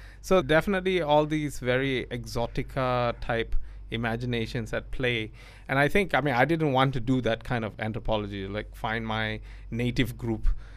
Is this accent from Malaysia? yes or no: yes; Malaysia; I am Malaysian, that I have been shaped by the history of Malaysia, which includes this entanglement with the British Empire and things British